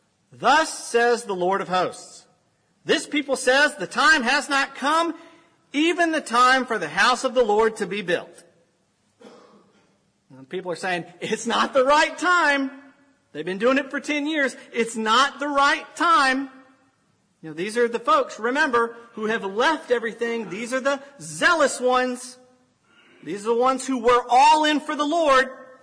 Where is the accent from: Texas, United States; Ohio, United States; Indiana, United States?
Texas, United States; Dallas; You know, I'm from Dallas, as some of y'all know. We're still in the Bible Belt, so similar neck of the woods.